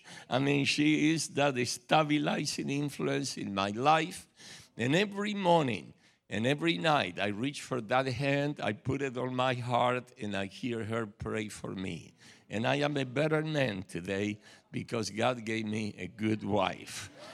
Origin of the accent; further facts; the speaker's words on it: Argentina; born there; English is a second language; moved away; It's my accent. I was born in Argentina, my wife and I.